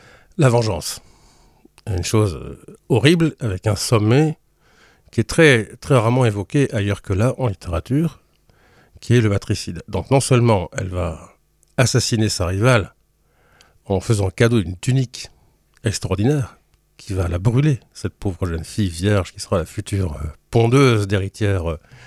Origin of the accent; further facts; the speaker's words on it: Flanders, Belgium; Moi-même, je suis flamand, donc je suis d'une culture germanique, et non pas latine.